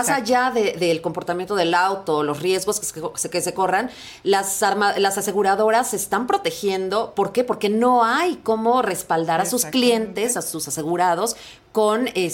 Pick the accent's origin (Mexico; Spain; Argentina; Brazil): Mexico; A ver qué nos depara como mexicanos con esta planta que soñábamos en México.